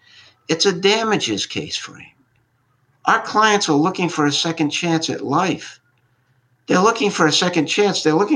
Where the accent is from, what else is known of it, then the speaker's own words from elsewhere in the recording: New England, United States; because we're from New England too. Maine and Rhode Island have a lot in common. The only difference is we're on the other side of Boston, so we're influenced by New York as well.